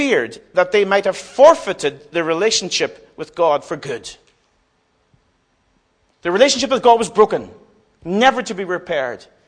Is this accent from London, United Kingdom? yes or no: no; Derry, Northern Ireland, United Kingdom; I came from Derry, where we saw a lot of destruction and violence, and a lot of people killed, people I knew well